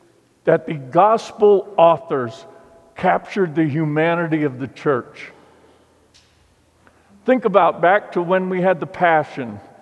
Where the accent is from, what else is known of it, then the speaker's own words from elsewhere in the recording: Missouri, United States; I grew up in Missouri, the Show Me State.